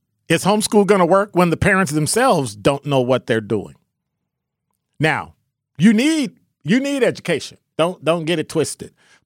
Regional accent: Chicago, Illinois, United States; Just growing up in Chicago.

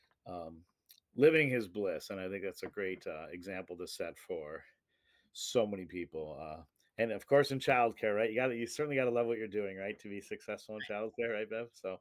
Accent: Buffalo, New York, United States; my hometown Buffalo Bills were victorious yesterday

